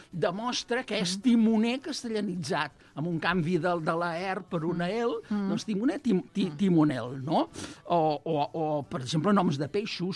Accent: Catalonia, Spain; cuic o cuit, que és com se deia quan jo era petit al Camp de Tarragona

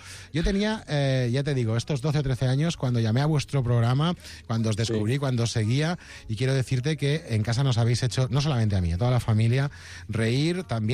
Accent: Castellón, Valencian Community, Spain; Yo he estado viéndoos en directo en Castellón. Yo soy de Castellón.

